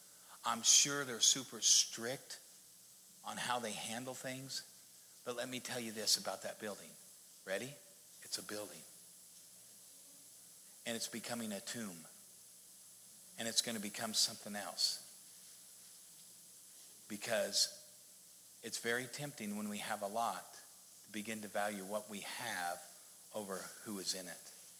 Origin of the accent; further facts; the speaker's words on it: Missouri, United States; we're from Missouri, but we have friends that live in South Dakota.